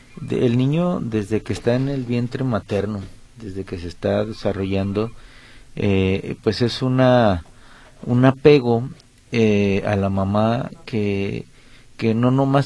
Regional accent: Mexico; la gran mayoría de todos los que nacemos de aquí de México somos unos grandes apegados a nuestra madre

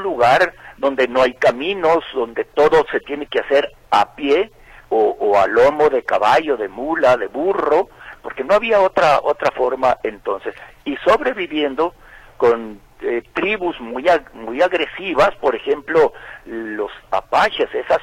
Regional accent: Huasabas, Sonora, Mexico; en Huasabas, en mi pueblo

